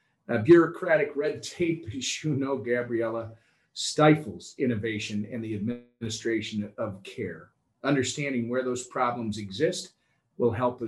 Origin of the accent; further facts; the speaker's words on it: Minnesota, United States; both across the country and here in my home state of Minnesota.